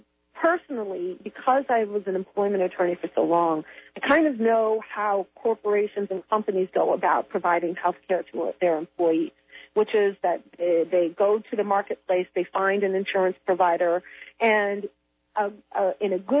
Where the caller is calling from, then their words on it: London, United Kingdom; I am calling you from London, England.